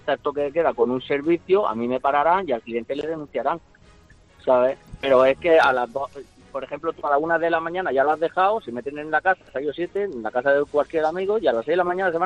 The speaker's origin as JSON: {"language": "Spanish", "town": "Almería", "region": "Andalusia", "country": "Spain", "moved": "yes", "lives_now": "Valencia, Spain", "said": "Soy taxista aquí en Valencia, aunque soy de Almería."}